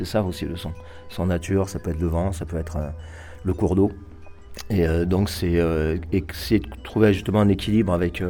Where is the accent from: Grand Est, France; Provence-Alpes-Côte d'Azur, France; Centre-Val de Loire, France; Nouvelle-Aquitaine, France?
Nouvelle-Aquitaine, France; je suis natif de la vallée de la Vézère.